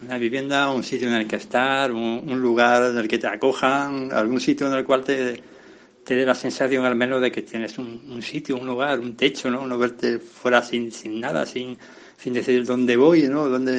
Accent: Jaén, Andalusia, Spain; also born or lived in Linares; yo soy natural de aquí de Jaén, aunque bueno, soy nacido en Linares. Llevo 3 meses más o menos viviendo en el hogar de acogida de Santa Clara, en la casa de acogida de Santa Clara.

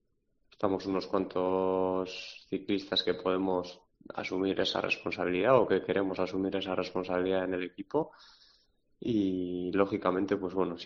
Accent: Guernica, Basque Country, Spain; recibir el calor del público, las calles abarrotadas, pasar por Guernica, por mi pueblo, y bueno, ver todo ese gentío animando

